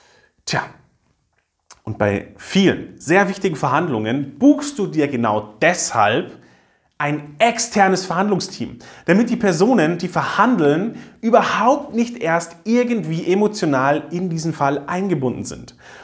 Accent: Pfaffenhofen an der Ilm, Bavaria, Germany; In meiner Heimatstadt Pfaffenhofen an der Ilm stand bei einer Partei dieser Satz

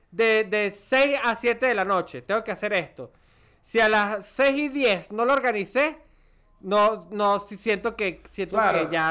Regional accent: Cabimas, Zulia, Venezuela

